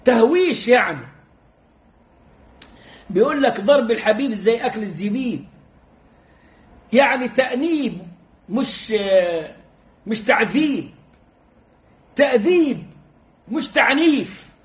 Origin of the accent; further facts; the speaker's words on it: Upper Egypt, Egypt; عندنا في الصعيد بتاعنا المصري